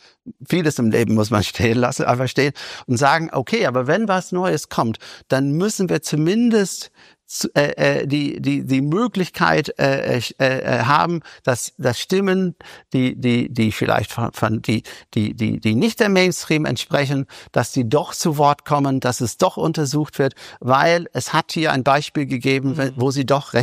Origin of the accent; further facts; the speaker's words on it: Ireland; ich komme ja aus Irland